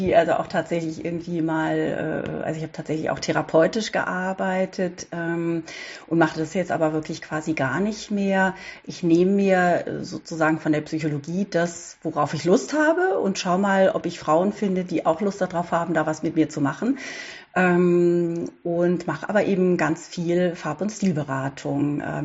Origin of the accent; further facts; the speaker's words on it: Baden-Württemberg, Germany; ich komme auf jeden Fall aus, oder manchmal, wenn ich es so nicht Schwarzwald sage, dann sage ich, ich komme aus Südbaden.